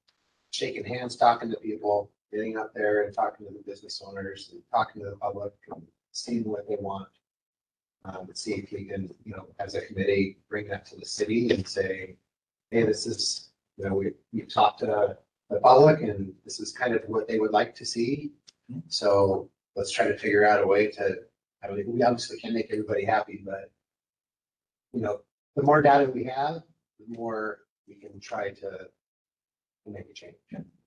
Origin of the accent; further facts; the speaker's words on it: Iowa, United States; growing up in Blackhawk County, kind of always admired West Flint